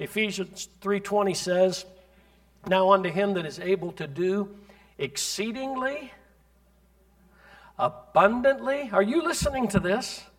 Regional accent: Scotland, United Kingdom; Scotch is a drink, they tell me. I'm a Scotsman.

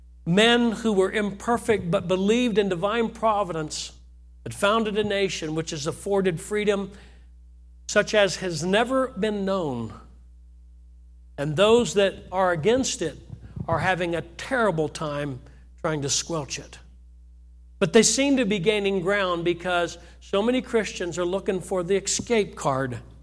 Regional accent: United States; I'm an American and I'm proud of America.

